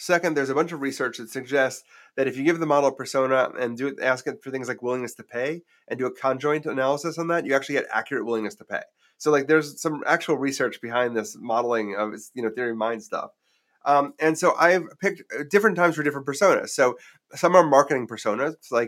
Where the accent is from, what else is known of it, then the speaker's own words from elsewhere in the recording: Milwaukee, Wisconsin, United States; I mean, I grew up in Milwaukee, Wisconsin.